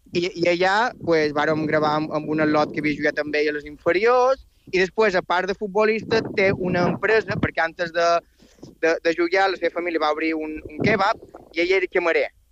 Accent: Balearic Islands, Spain; som de Mallorca.

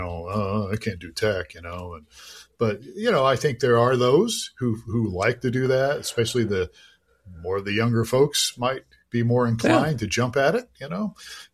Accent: Ohio, United States; We grew up in Ohio. We did stuff like that.

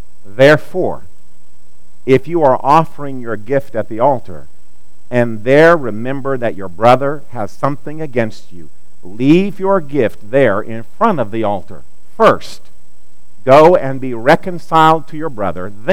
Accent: Missouri, United States; As a boy growing up in Missouri, my best friend, Chris, lived down the street.

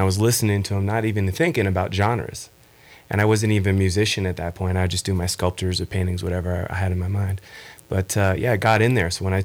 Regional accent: New York City, New York, United States; also born or lived in Manhattan; Yeah, I come from New York City. Originally from the Bronx in New York, and the last stop was Manhattan for a couple of amazing years.

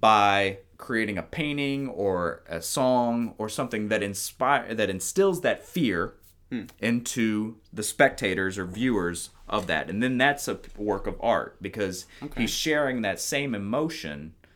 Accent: Louisiana, United States; So I'm also from Louisiana. My background is mainly in painting.

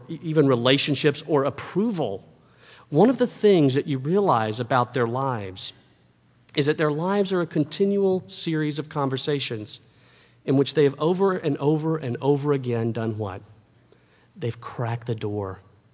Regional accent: the South, United States; When I was a seminary student living in Philadelphia, I'm from the South, it was my first venture into the North, and it was cold up there.

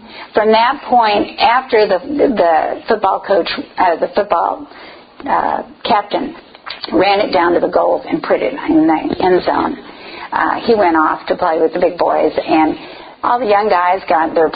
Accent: Chicago, Illinois, United States; also born or lived in Dallas / Washington, D.C.; Some of you know that I'm from Chicago. We've lived in Dallas a long time, but for a brief time, for 5 years, we were in Washington, D.C.

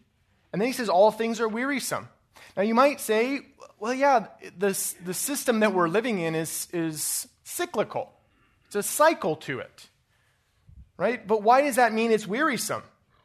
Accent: Colorado, United States; I grew up in Colorado. I grew up on a farm in Colorado, very different culture than here

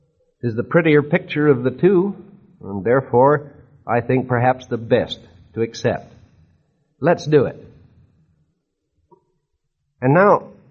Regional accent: Laguna Beach, California, United States; Send it to me at my hometown, Laguna Beach, California.

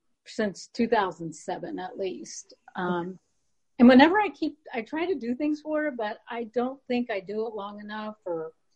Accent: Columbus, Ohio, United States; Well, I'm from Columbus, Ohio, and I have a place that my parents have in Florida.

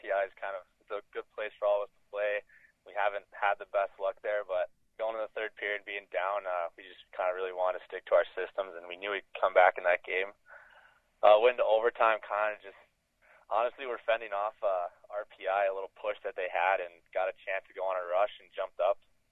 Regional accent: Roscoe, Illinois, United States; Love my hometown, Roscoe, but it's not the biggest hockey hotbed.

